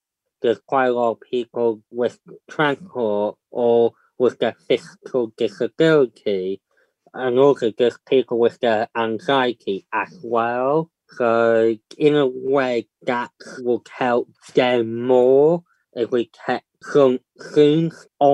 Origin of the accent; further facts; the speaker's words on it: Southport, North West England, United Kingdom; I'm from Southport.